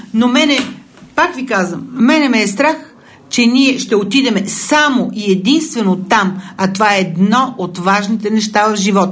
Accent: Kyustendil Province, Bulgaria; born there; now in Sofia, Bulgaria; родена съм в провинцията, в Кюстендилско съм родена, дошла съм в София без пукната пара

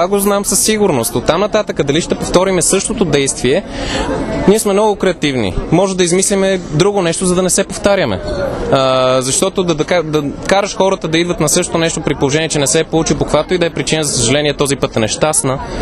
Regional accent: Sofia, Sofia City, Bulgaria; Не, аз съм от Средец.

